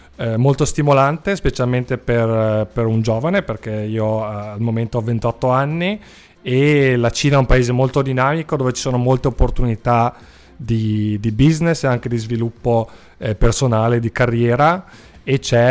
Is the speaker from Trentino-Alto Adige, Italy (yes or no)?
yes; Trentino-Alto Adige, Italy; now in Shanghai, China; sono trentino di origine e ho studiato lingue orientali a Ca' Foscari. Adesso sono 4 anni che vivo a Shanghai, in Cina